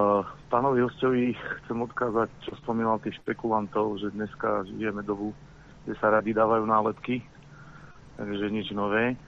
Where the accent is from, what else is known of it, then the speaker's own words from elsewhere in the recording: Púchov, Trenčín Region, Slovakia; Som z Púchova, teda od Púchova